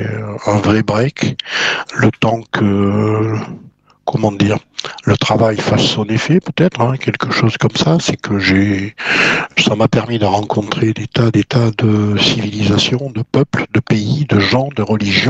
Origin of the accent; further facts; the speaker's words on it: Sénergue, Occitanie, France; j'ai commencé tout simplement gamin dans l'église de mon village natal, il s'appelle Sénergue dans l'Aveyron, c'est tout à fait paumé de chez paumé